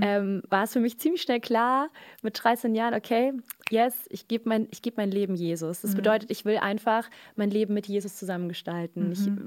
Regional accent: Fulda, Hesse, Germany; Also ich komme aus der Mitte von Deutschland, aus Fulda, bin in einem kleinen Dorf aufgewachsen und christliche Familie. Ich bin die jüngste von 4 Kindern, 3 ältere Geschwister und bin eben in der Fuldaer Gegend aufgewachsen

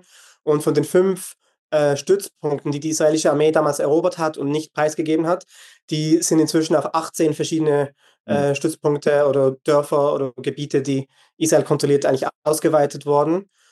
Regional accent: Switzerland; now in Lebanon; Ich bin Schweizer

